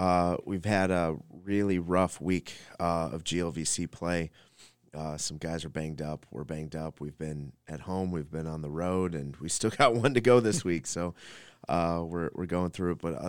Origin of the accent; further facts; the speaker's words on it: Las Vegas, Nevada, United States; So I grew up in Las Vegas, Nevada.